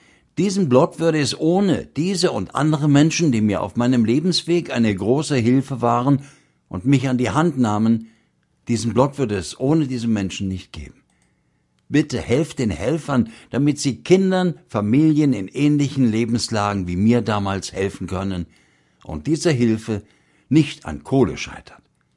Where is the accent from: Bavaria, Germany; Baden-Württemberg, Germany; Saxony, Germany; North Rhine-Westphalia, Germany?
Saxony, Germany; Dresden; Ich bin in Dresden aufgewachsen, bin so ziemlich an meinem 13. Geburtstag daheim abgehauen